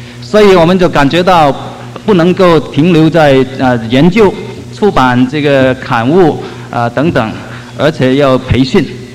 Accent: Hong Kong; moved away as an adult; now in United States; 我是在香港出生，香港长大，然后在来美国念大学的时候这个信耶稣，那个是20几年前，我在西北大学念电子工程的时候。

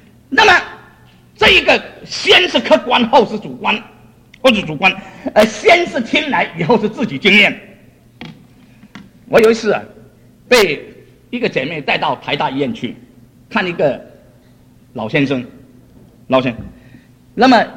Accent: Fujian, China; 我们福建人呢、如果这个女人呢、脸肿呢很危险，男人这个脚肿很危险

